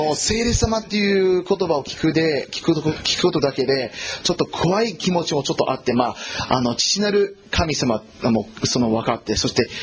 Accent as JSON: {"language": "Japanese", "country": "United States", "tie": "born or raised there", "said": "私が自分、アメリカ、どこに、アメリカのどこに生まれ育ったかっていう、まあ、地図を出して見せ、みんなに見せたんですけど。"}